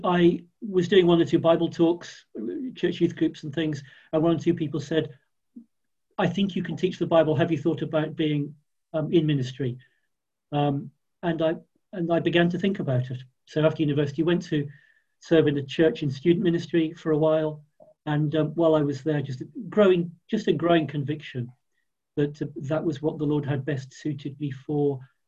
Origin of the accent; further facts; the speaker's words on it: Solihull, West Midlands, United Kingdom; I grew up in Solihull, on the edge of Birmingham, so Midlands is home, but moved around a bit, different parts of the country as an adult. I don't come from a Christian home, so not brought up as a Christian.